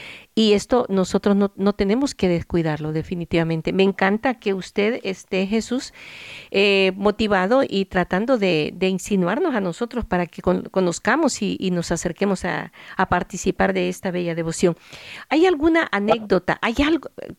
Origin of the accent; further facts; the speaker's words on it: Aguilares, San Salvador, El Salvador; en Aguilares, allá en mi pueblito